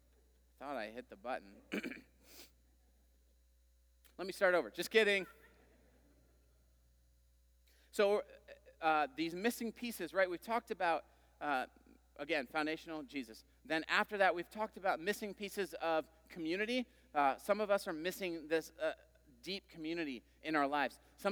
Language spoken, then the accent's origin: English; Holland, Michigan, United States; I remember through public school there growing up in Holland, Michigan, that we would just, that was something that was offered through the school during the summer.